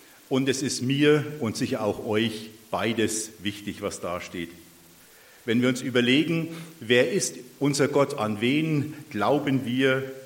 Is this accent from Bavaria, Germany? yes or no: yes; Geroldsgrün, Bavaria, Germany; Wir sind beide aus dem Frankenwald, also Oberfranken, wer es nicht so rausfindet, was Frankenwald ist. Oberfranken, Großgemeinde Geroldsgrün, ist in der Nähe von Bad Steben, das kennt ihr vielleicht im Kreis Hof. Da sind wir her, zuletzt waren wir in Brotzwinden